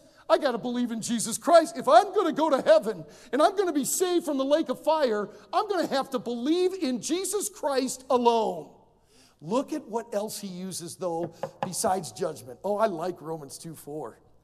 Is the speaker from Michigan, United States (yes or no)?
yes; Detroit, Michigan, United States; Years ago, when I was a small boy growing up in the Detroit area, I was about 9 or 10 years of age.